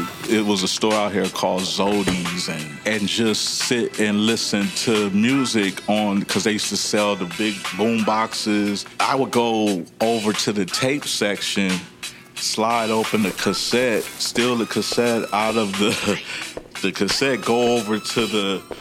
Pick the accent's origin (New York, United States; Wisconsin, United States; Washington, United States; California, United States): California, United States; Los Angeles; also born or lived in Inglewood; I was raised all around Los Angeles.